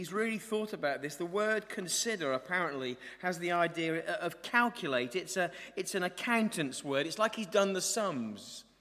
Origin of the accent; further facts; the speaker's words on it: East of England, United Kingdom; Growing up in Norfolk with a mother particularly who was keen on the Queen, we used to get made to go to Sandringham around New Year.